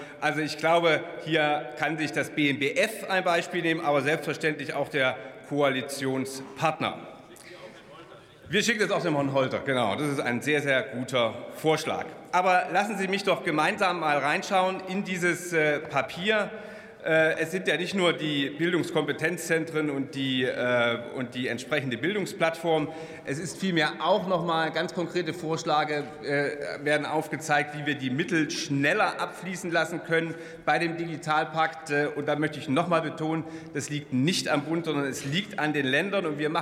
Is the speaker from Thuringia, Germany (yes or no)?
yes; Thuringia, Germany; meinem Heimatlandkreis, in dem ich lebe, habe ich eine linke Landrätin, und in meinem Heimatland Thüringen habe ich einen linken Kultusminister